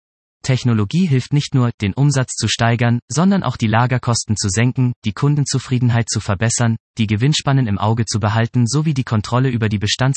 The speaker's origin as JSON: {"language": "German", "town": "Tallinn", "region": "Harju County", "country": "Estonia", "tie": "born or raised there", "said": "Ich vergleiche das gerne mit meiner Heimatstadt Tallinn."}